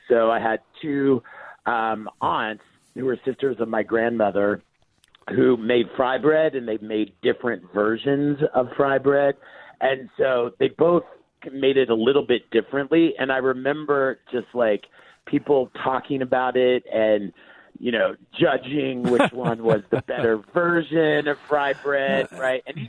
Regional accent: Oklahoma, United States; And I grew up in Oklahoma, and I grew up making fry bread and eating fry bread with all these old ladies in my family.

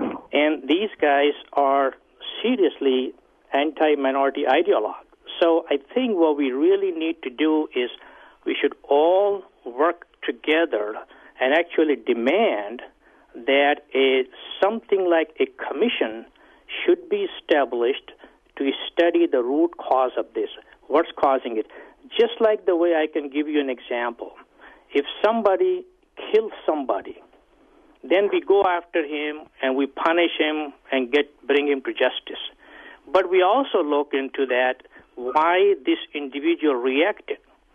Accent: India; now in United States; I came from India over 30 years ago, and I gave my citizenship

